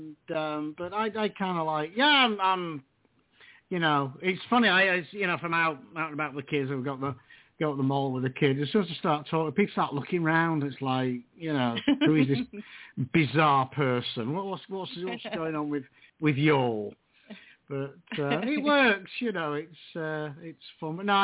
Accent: Yorkshire and the Humber, United Kingdom; accent: Yorkshire; Yorkshire

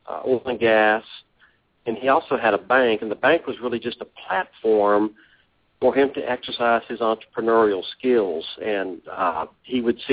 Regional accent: Baytown, Texas, United States; I'm originally from Houston. I grew up in Baytown, which is just on the east side of town, and have been in the Woodlands area for about 10 years.

